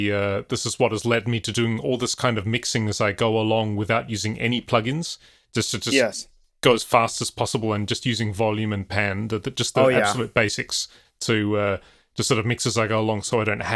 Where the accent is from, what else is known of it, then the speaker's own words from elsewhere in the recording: Adelaide, South Australia, Australia; two or three people from my hometown of Adelaide in Australia.